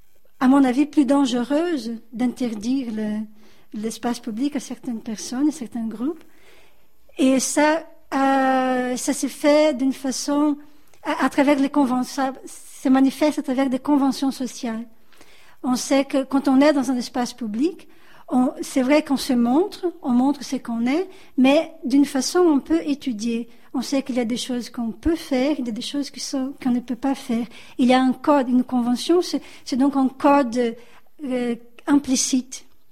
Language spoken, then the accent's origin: French; Brazil; On voit au Brésil, je suis brésilienne, on voit au Brésil un phénomène qui devient de plus en plus courant